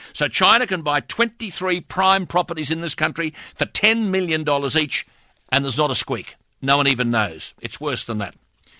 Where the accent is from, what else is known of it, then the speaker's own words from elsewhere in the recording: Acland, Queensland, Australia; the area where I was brought up in Western Queensland, a little place called Ackland being turned into a crater of the moon.